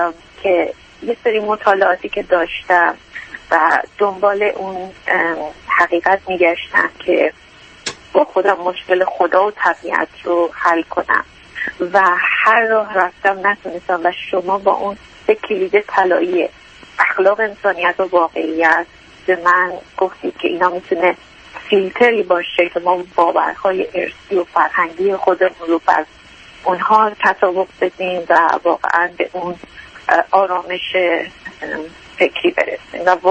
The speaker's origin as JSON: {"language": "Persian", "country": "United States", "said": "چون من از آمریکا هستم، مهاجرت"}